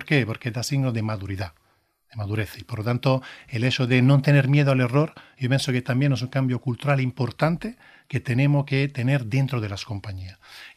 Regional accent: Italy; y lo digo no porque soy italiano

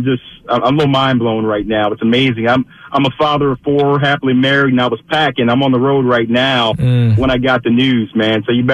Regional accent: Philadelphia, Pennsylvania, United States; there's no bigger basketball fan growing up in Philly for 45 years than me.

